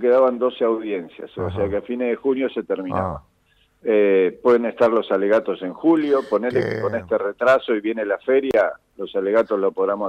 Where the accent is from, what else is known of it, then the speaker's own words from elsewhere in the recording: Argentina; Como justicia, como argentinos, y la imagen que dimos en el mundo